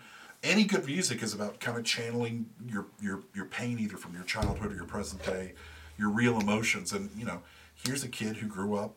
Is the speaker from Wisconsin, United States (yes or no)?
no; Bluefield, West Virginia, United States; I was a white kid growing up in West Virginia. That was like an entree where I was at Bluefield is a pretty diverse, small city.